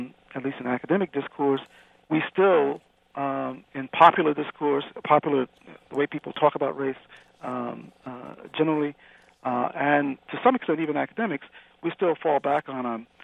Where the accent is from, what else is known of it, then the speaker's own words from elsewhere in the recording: the South, United States; born there; I was born in the South